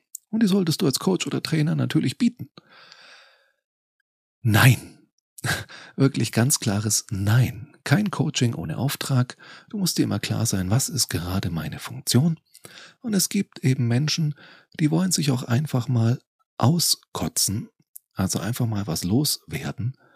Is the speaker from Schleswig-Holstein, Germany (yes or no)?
no; Bavaria, Germany; Hier in meiner Heimat Franken